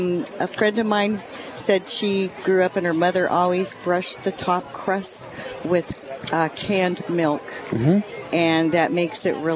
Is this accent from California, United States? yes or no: yes; Petaluma, California, United States; also born or lived in various; I grew up, my dad was in the military, and so I kind of grew up all over, but I landed in Petaluma, California, and my grandmother from Larkspur taught me how to do the crust